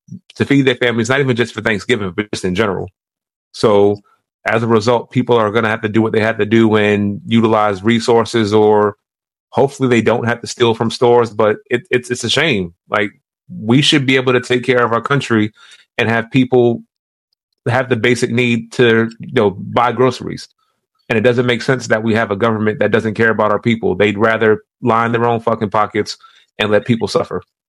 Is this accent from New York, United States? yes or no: yes; New York, United States; Because we come from, you know, New York, we come from Harlem.